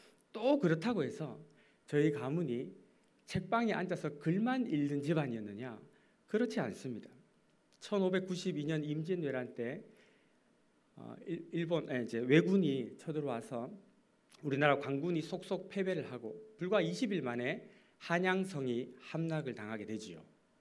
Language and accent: Korean; Goryeong, North Gyeongsang, South Korea; 저는 시골 출신입니다. 경북 고령군 쌍림면 월망리가 제 본적지이고 부모님은 아직도 거기 살고 계십니다. 본관은 현풍이고요. 예국 공파 15대손입니다.